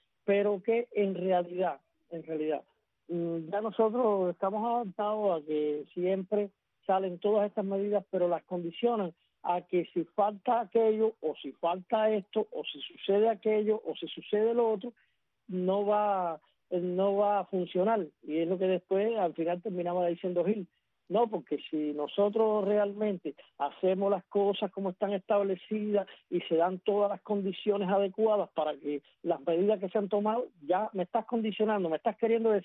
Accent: Cuba; como latinos o como cubanos, siempre estamos condicionándolo todo

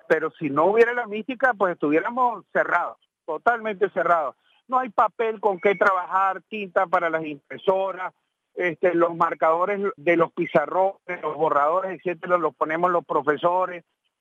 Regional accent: Venezuela; Es al sistema, a la forma como los venezolanos asumimos las cosas

